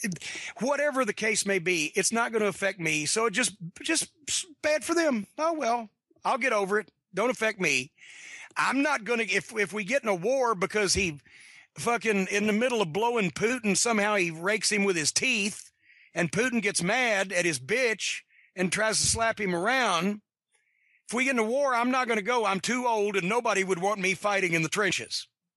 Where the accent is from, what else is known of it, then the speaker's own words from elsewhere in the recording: Kentucky, United States; And I can do that because I'm a hillbilly too, because I'm from Kentucky.